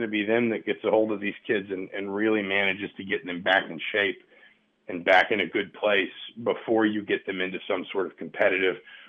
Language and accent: English; Atlanta, Georgia, United States; I grew up in Atlanta.